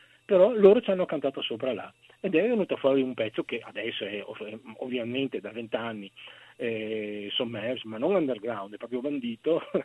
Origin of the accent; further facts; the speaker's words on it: Venice, Veneto, Italy; sono capitato ad abitare qui, ecco. Io sono veneziano, di nascita e di crescita.